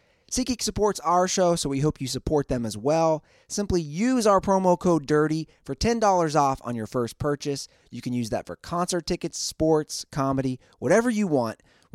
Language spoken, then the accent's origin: English; Cincinnati, Ohio, United States; My hometown Cincinnati Reds are coming out to SoCal to take on the Anaheim Angels.